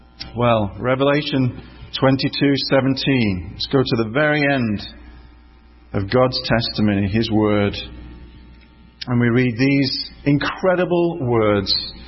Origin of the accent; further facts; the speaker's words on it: Oldham, North West England, United Kingdom; not far from my hometown of Oldham in Lancashire in the north of England.